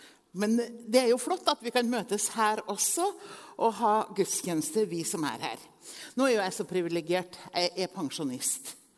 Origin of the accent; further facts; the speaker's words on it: Innlandet, Norway; For jeg kommer fra Hedmarktoppen, og jeg trodde alle var der.